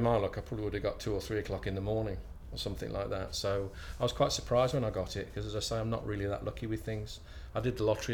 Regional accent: Birmingham, West Midlands, United Kingdom; I grew up in Birmingham, born and bred, and quite proud of the fact.

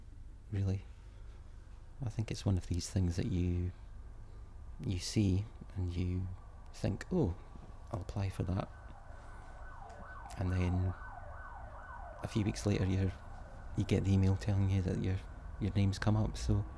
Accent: Falkirk, Scotland, United Kingdom; I'm 39 years old and I'm from Falkirk.

